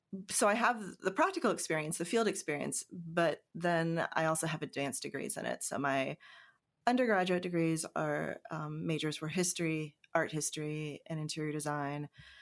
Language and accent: English; Virginia, United States; So I'm from Virginia. And I love my home state very much